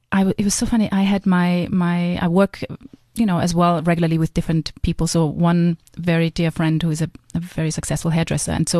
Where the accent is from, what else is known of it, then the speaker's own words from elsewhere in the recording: Graz, Styria, Austria; English is a second language; From Graz in Austria, yeah.